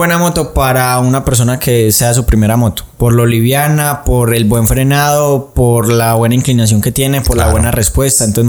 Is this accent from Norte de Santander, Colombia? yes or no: yes; Ocaña, Norte de Santander, Colombia; now in Medellín, Colombia; Nosotros no somos de acá de Medellín, ¿sí o qué? Entonces, ¿De Ocaña, son? Norte de Santander, un pueblo por cerca de Cúcuta.